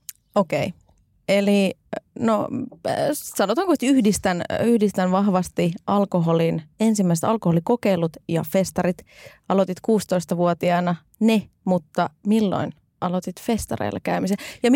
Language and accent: Finnish; Turku, Southwest Finland, Finland; olin itse turkulainen alun perin